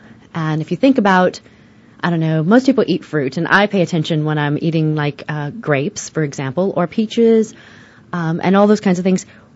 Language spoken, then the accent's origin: English; Midwest, United States; I grew up in the Midwest.